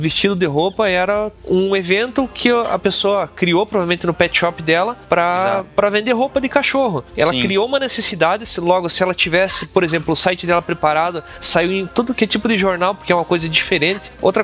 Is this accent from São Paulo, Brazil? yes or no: no; Paraná, Brazil; Um amigo meu lá do Paraná, que eu sou paranaense, no interior do Paraná